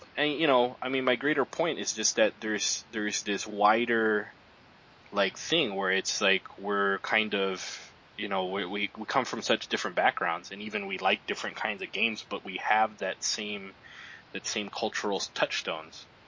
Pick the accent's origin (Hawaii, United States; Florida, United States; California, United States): Hawaii, United States; you know, we grew up in Hawaii.